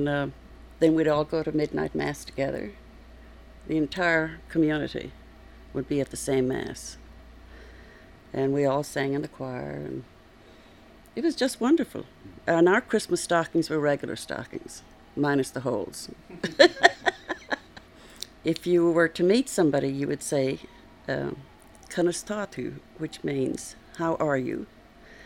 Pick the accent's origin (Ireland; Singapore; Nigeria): Ireland; Glengarriff, Munster; moved away as an adult; also born or lived in Bantry; now in United States; I was born in Bantry County, Cork, which is the closest town to Glengariff, and Glengariff is where I grew up. It's a very small village, one street village, and I lived a mile from the village.